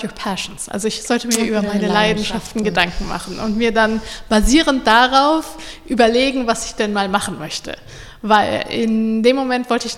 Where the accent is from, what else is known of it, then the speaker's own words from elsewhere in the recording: Germany; also born or lived in United States; Ich bin in den USA geboren und bin auch teilweise zur Schule gegangen, aber Abitur habe ich in Deutschland gemacht, das heißt, kulturell bin ich deutsch.